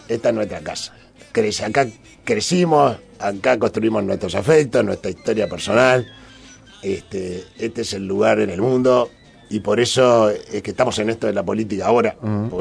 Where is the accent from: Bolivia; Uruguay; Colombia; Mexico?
Uruguay; Como uruguayo, exacto. Por eso nos vinimos al sur.